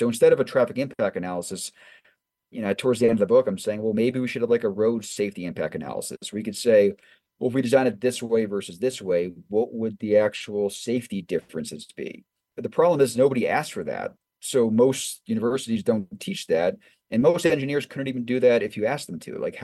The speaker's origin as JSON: {"language": "English", "town": "Watertown", "region": "Massachusetts", "country": "United States", "tie": "born or raised there", "said": "I grew up in Watertown, Massachusetts, where the Perkins School for the Blind was, and every intersection there has that."}